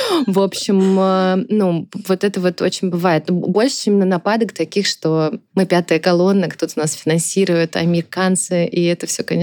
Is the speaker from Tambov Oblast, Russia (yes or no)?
yes; Tambov, Tambov Oblast, Russia; я из Тамбова сама